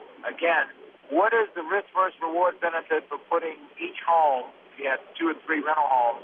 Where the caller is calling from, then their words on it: San Jose, California, United States; I'm calling from San Jose.